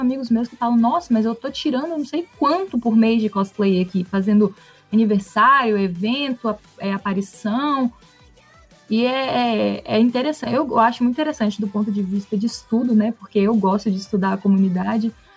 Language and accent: Portuguese; Minas Gerais, Brazil; E eu ainda sou mineira, então a gente tem uma parcela de representatividade aqui de Minas.